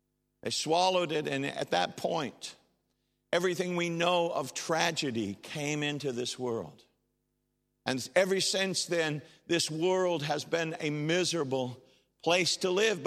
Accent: United States; and by the way, I'm an American. I know you can't tell by my accent, but I am.

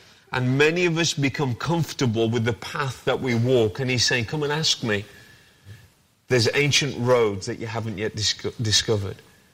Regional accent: Wolverhampton, West Midlands, United Kingdom; I come from Wolverhampton.

